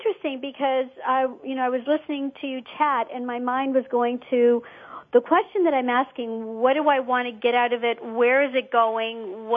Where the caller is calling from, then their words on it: Ottawa, Ontario, Canada; Ottawa, Canada.